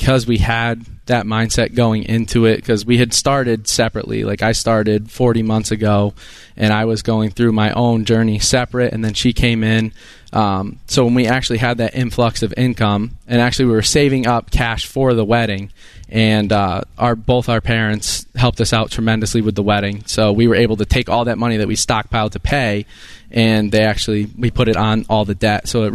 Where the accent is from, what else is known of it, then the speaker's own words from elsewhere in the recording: Clifton Park, New York, United States; We're from Clifton Park, New York.